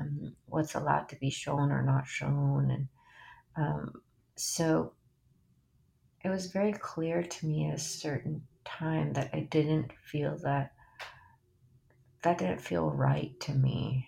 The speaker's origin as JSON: {"language": "English", "region": "the South", "country": "United States", "tie": "born or raised there", "also_born_or_lived": "Brazil", "said": "where I grew up in the South with the really kind of Protestant Christian South. And then my father being Brazilian and I grew up partially in Brazil."}